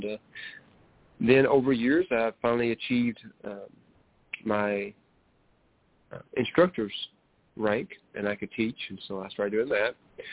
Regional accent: Kentucky, United States; I am from Kentucky, born and raised.

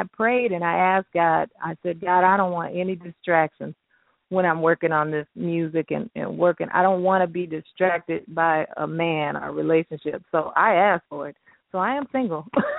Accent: Houston, Texas, United States; I believe Texas, which is my hometown, Houston, Texas.

